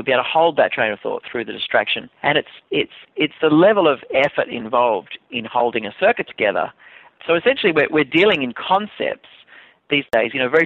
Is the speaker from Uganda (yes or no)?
no; Australia; now in New York City, United States; I'm in lovely downtown Manhattan where I live. And although I'm originally Australian, but I live in New York City.